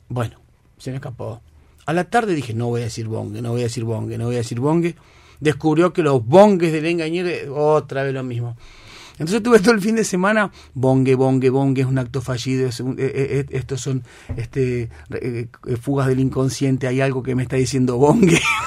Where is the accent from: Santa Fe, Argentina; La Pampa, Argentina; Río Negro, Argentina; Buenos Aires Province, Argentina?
Santa Fe, Argentina; yo que me crié en Santa Fe, que me encantaron los pájaros toda la vida